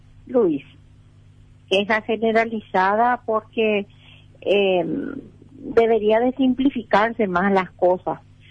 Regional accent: Paraguay; por eso yo opino, como paraguaya

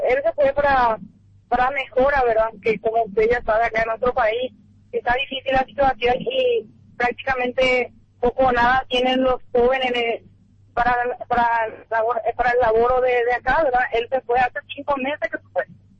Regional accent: Paraguay

